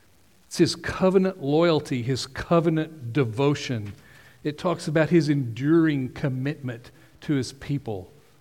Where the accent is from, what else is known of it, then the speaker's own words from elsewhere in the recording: United States; I'm not Jewish, so if you're Middle Eastern or Jewish, please forgive me. I'm an American. I'm going to say it like Americans do.